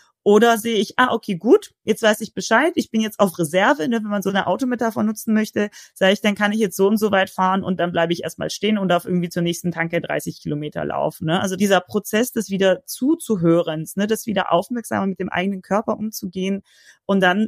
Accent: Baden-Württemberg, Germany; Ich bin Schwäbin ursprünglich.

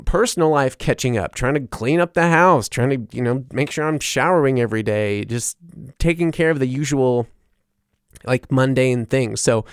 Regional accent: Mississippi, United States; moved away as an adult; also born or lived in New Orleans; now in Germany; my growing up in Mississippi, like, and then, you know, having my bands and stuff in New Orleans, moving to Germany, all that stuff.

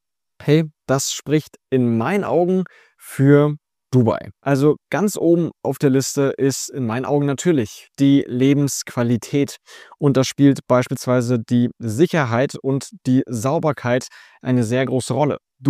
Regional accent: Berlin, Germany; moved away as an adult; now in United Arab Emirates; ich selber bin in Deutschland aufgewachsen, ja. Und ich mag auch Deutschland. Ich mag Berlin, die Stadt, wo ich aufgewachsen bin.

